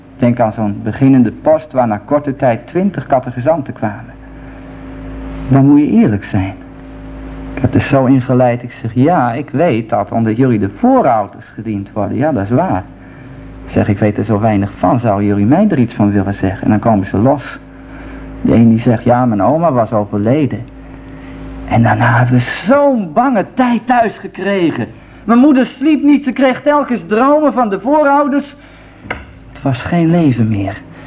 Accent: Netherlands; Dat zo ver gaat ook in Holland, waar ik vandaan kom, is dat nog.

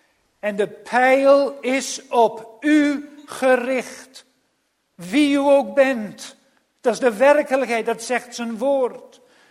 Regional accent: Australia; Weet u, ik heb mijn jeugd in Australië doorgebracht.

